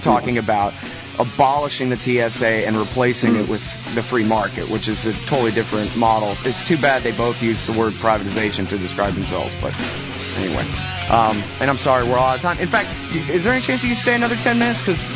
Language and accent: English; Texas, United States; I admit I'm just a Texan and I don't speak Arabic